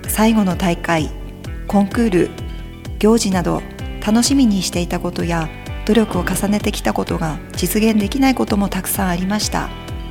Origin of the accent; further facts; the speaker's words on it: Yokote, Akita, Japan; born there; 生まれは横手市です。今は統合となりましたが大鳥中学校の卒業生です。